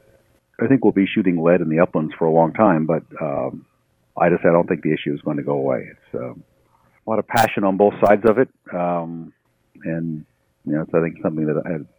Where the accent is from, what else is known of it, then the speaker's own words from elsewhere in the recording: Iowa, United States; my home state of Iowa had proposed fairly sweeping non-toxic regulations on all our public lands earlier this year